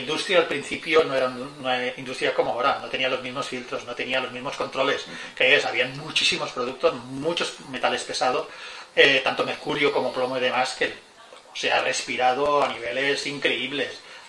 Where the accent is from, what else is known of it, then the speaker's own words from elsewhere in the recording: Vila-real, Valencian Community, Spain; Sí, soy de aquí de Villarreal.